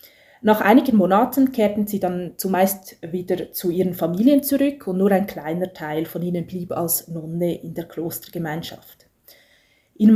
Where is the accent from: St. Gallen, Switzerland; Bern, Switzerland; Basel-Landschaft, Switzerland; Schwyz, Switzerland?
Schwyz, Switzerland; habe in meiner Kindheit viel Zeit in der Kantonsbibliothek in Schwyz verbracht, die damals praktischerweise direkt auf der anderen Straßenseite lag.